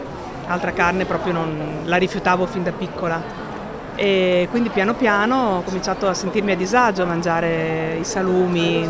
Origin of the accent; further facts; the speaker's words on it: Ferrara, Emilia-Romagna, Italy; che è una cosa tipica ferrarese, sono di Ferrara